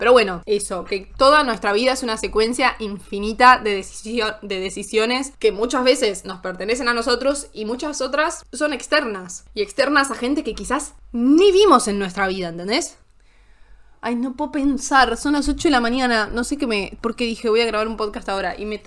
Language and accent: Spanish; Buenos Aires, Argentina; Volví a Buenos Aires, a mi tierra.